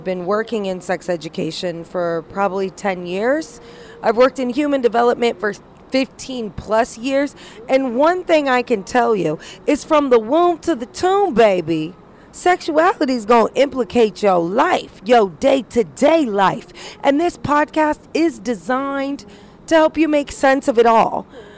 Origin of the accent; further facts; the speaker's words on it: Indiana, United States; Yes, I am biracial. I'm black and white. I was raised in Indiana. And, you know, I grew up in a trailer park